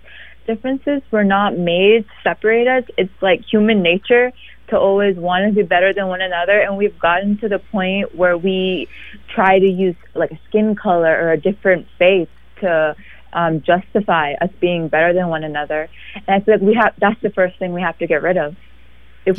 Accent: Chantilly, Virginia, United States; I grew up in Northern Virginia.

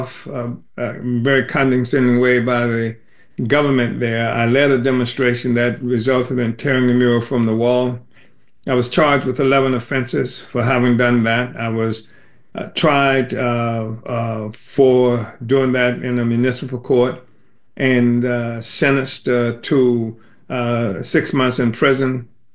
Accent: St. Petersburg, Florida, United States; But I grew up in St. Petersburg, Florida.

